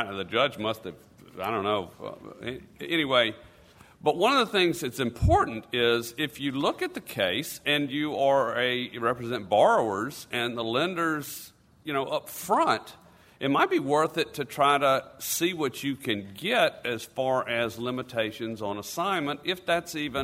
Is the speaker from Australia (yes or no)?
no; Louisiana, United States; but I'm from Louisiana, and so we lose.